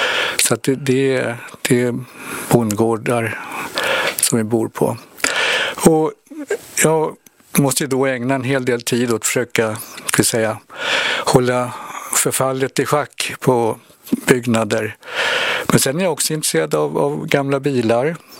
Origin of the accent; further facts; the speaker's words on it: Stockholm, Stockholm County, Sweden; Ja, jag är född och uppvuxen i Stockholm. Så mina första 42, de tillbringar jag i Stockholm då.